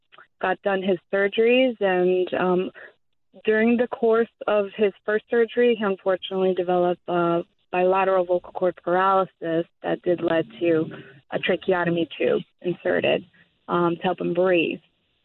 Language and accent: English; Canada; My dad's from Brantford. I'm originally from Canada